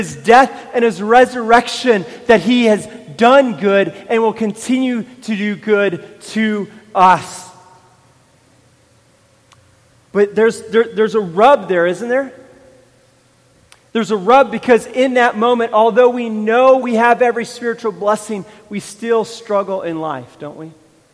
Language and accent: English; California, United States; when I grew up in California, everybody I knew had a trash company.